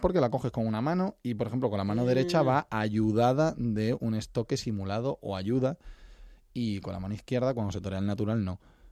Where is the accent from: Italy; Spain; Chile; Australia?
Spain; Extremadura; Yo vengo de un entorno rural, vengo de Extremadura, y en mi casa, en casa de mi abuelo, en una bodega que tenemos, un negocio familiar, matábamos 2 cerdos a la matanza tradicional todos los años.